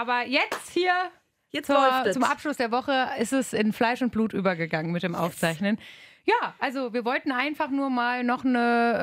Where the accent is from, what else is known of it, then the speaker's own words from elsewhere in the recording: Schlebusch, North Rhine-Westphalia, Germany; now in Cologne, Germany; Ich wohne aktuell ja noch in Köln.